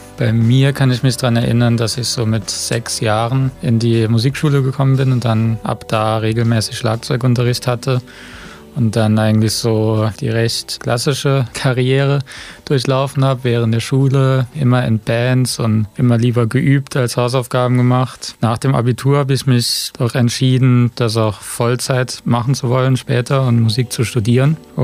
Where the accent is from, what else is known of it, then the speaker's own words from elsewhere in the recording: Lucerne, Switzerland; Wir kommen aus Luzern in der Schweiz.